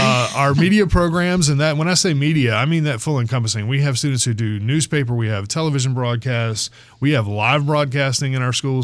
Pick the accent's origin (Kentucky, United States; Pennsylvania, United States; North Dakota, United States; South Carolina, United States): South Carolina, United States; having, you know, born and raised in South Carolina, gone through the school districts